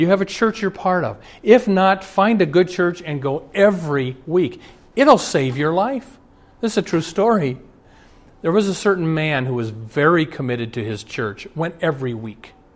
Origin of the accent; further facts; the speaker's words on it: Omaha, Nebraska, United States; I will tell you that I'm from Omaha. Years ago, when I'd go home to Omaha and look under abortion in the Yellow Pages